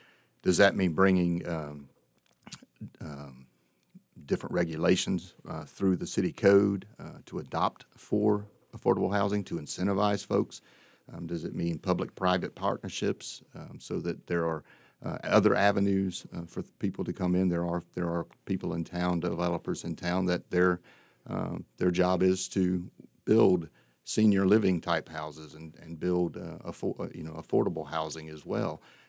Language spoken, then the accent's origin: English; Fayetteville, North Carolina, United States; I'm a civil engineer. I grew up in outside of Fayetteville on a farm.